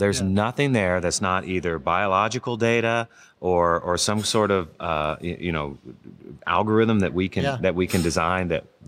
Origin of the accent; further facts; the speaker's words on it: Kentucky, United States; Yeah. And just go there because, you know, there's no tech there. I'm from Kentucky. I can say that.